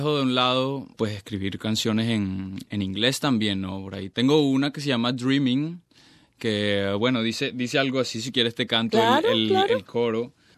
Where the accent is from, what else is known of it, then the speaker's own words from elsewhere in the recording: Colombia; me gustaría volver a mi tierra, me gustaría volver a Sudamérica, a Colombia, estar cerca de casa, cerca de la familia.